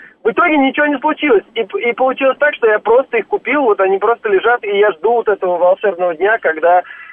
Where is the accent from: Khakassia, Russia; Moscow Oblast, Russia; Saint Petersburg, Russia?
Moscow Oblast, Russia; Khimki; я из Химок.